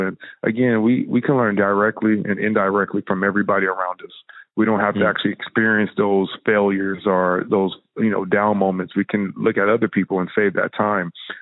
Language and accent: English; Compton, California, United States; So I grew up in Compton, as I told you